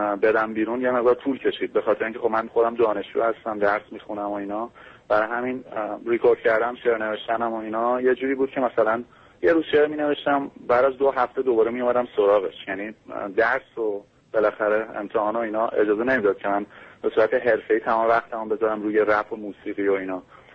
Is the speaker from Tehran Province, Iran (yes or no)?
yes; Tehran, Tehran Province, Iran; متولد 61 هستم، 24 سالمه، بچه تهران هستم.